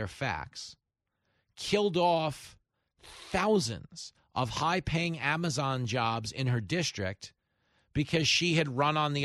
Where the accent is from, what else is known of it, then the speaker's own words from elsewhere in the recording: Levittown, New York, United States; I grew up, I really did. I grew up in Levittown in the 80s. Probably the most patriotic community ever built.